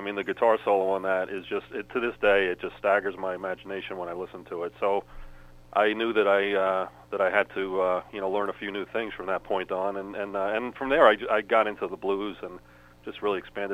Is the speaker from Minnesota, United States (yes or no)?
no; Long Island, New York, United States; I was born in Brooklyn. Actually moved to Long Island when I was about three, I suppose. So that's pretty much where I spent my growing years in Long Island.